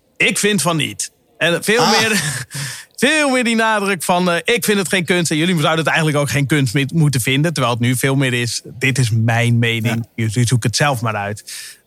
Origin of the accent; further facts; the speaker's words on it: Sneek, Friesland, Netherlands; Ik groeide op in Sneek, hè.